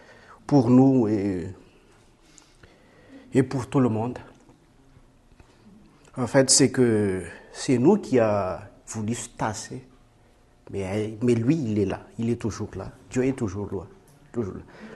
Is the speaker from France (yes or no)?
no; Madagascar; Moi, je suis un petit malgache de Madagascar